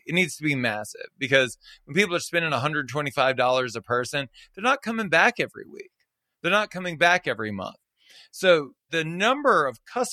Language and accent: English; Louisiana, United States; I was born and raised in Southern Louisiana.